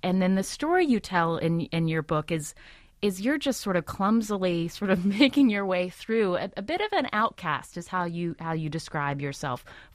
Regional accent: West Virginia, United States; I'm from West Virginia, so

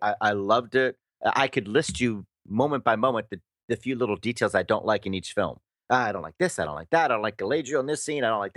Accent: Bermuda; I'm from Bermuda. I should get a membership card.

